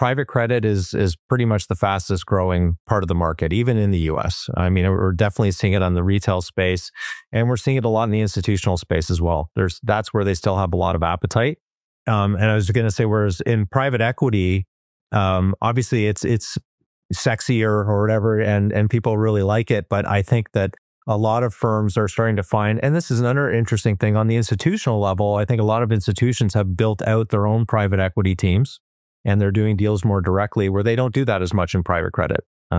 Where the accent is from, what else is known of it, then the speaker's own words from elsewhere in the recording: Canada; being Canadian